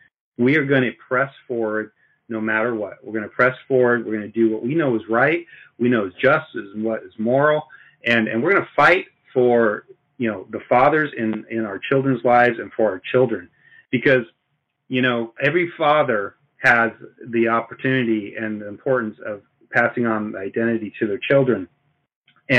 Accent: Idaho, United States; yes, I am from Idaho

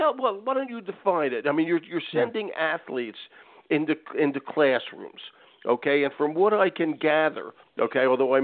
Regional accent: Philadelphia, Pennsylvania, United States; I'm from Philadelphia. If I may just talk football for 1 second. I'm from Philadelphia. We are born with a genetic dislike of the Cowboys, okay?

